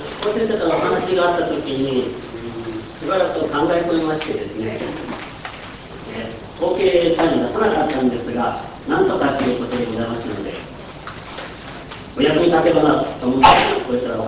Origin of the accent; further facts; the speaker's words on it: Nakajo, Niigata, Japan; 私、中条出身です。